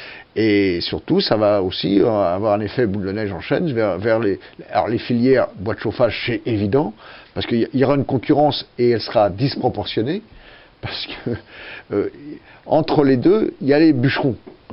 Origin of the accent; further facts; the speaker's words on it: Saint-Jean-du-Gard, Occitanie, France; moi je suis de Saint-Jean-du-Gard, comme Jean-Luc Bourrelli.